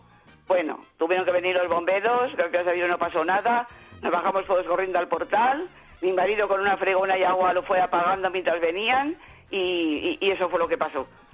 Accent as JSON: {"language": "Spanish", "town": "Madrid", "region": "Community of Madrid", "country": "Spain", "moved": "yes", "lives_now": "Almería, Spain", "said": "Aunque, como mi propio nombre indica, soy madrileña."}